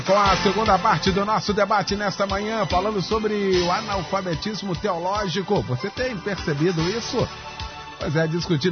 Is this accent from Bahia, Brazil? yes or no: no; Porto Alegre, Rio Grande do Sul, Brazil; sou de Porto Alegre.